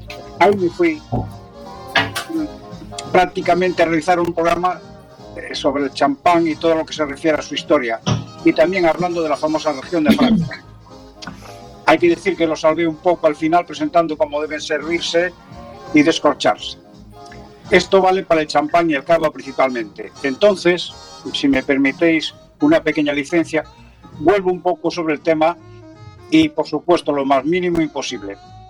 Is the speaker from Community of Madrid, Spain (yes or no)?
no; San Claudio, Galicia, Spain; En mi pueblo, que se llama San Claudio, y que pertenece al Ayuntamiento de Leiro, situado en la comarca de Ribeiro